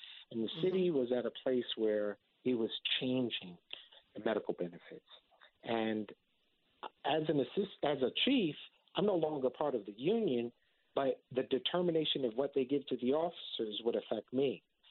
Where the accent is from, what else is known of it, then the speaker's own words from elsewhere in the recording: Harlem, New York, United States; what I watched in the community I grew up in Harlem was a lot of violence